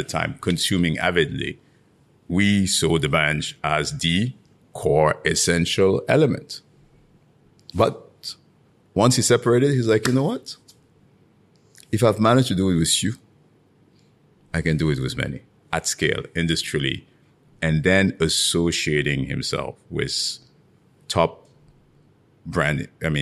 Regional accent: Senegal; I always point to the fact that I come from Senegal.

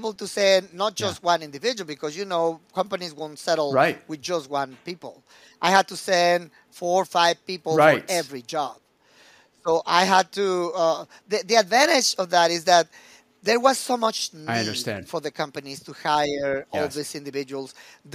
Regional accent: Mexico City, Mexico; English is a second language; moved away; I moved from Mexico City to the border region, and I realized that I didn't know how to communicate in English. My accent was even thicker than today.

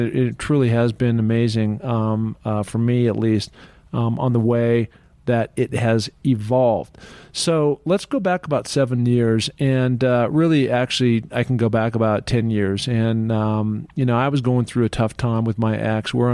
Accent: Seattle, Washington, United States; I had been, you know, born and raised in Seattle, went to the big city high school, Roosevelt, then went on to the University of Washington to play football.

